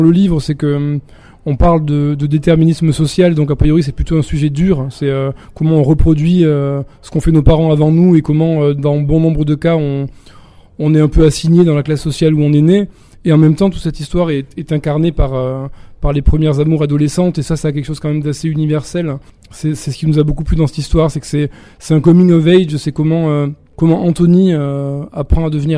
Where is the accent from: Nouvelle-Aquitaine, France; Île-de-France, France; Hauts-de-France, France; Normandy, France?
Nouvelle-Aquitaine, France; Nous, on vient du sud-ouest, du Lot-et-Garonne.